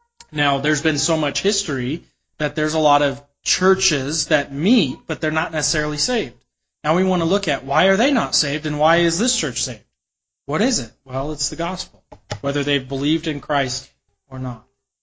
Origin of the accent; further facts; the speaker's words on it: Utah, United States; now in Denver, United States; the same God that I worshiped growing up in Utah, the same God we worship here in Denver, Colorado.